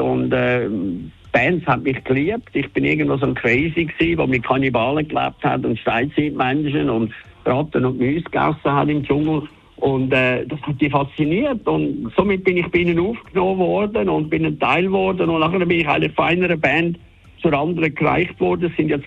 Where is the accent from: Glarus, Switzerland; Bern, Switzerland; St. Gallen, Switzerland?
St. Gallen, Switzerland; ich bin in Toggenburg als Geissenbub aufgewachsen.